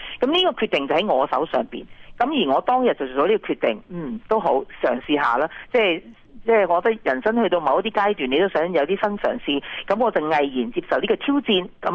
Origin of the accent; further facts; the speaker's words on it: Guangdong, China; 我唯有话我广东人，我梗系拣粤菜行先啦咁。只不過是因為我是廣東人嘅啫、如果我唔係廣東人，我選擇可能都唔同。